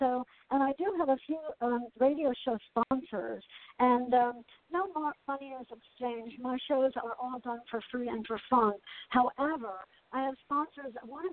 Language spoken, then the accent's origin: English; Asbury Park, New Jersey, United States; You know me, the one with the redhead. I'm the redhead from Asbury Park.